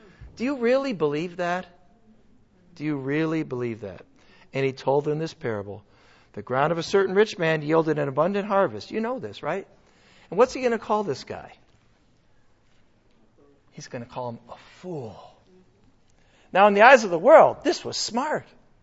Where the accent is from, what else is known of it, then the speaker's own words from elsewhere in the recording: United States; I mean, I'm an American. Are you kidding? I'm not going to go hungry.